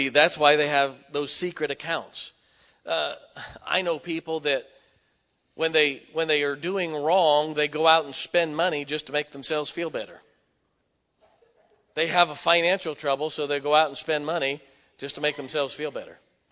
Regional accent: Midwest, United States; You know, I'm from the Midwest, never heard of anything like that.

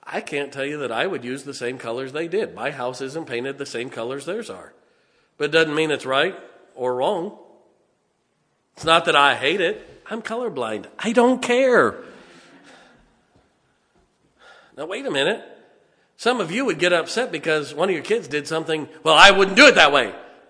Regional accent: Ohio, United States; I grew up in Ohio. I get it.

